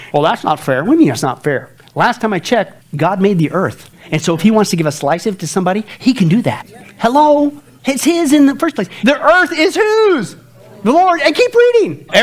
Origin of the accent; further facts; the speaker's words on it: Kansas, United States; I grew up in the Bible Belt in Kansas.